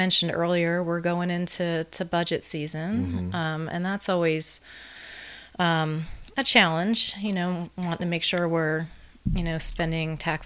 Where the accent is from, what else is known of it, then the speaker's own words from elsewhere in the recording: Philadelphia, Pennsylvania, United States; I mean, I come from Philadelphia. I mean, people aren't that nice.